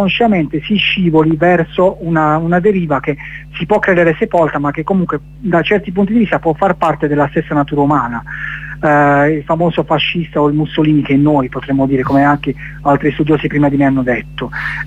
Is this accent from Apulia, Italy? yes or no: yes; Bari, Apulia, Italy; noi siamo baresi, noi qui abbiamo un lungomare che è stato costruito durante nel periodo fascista.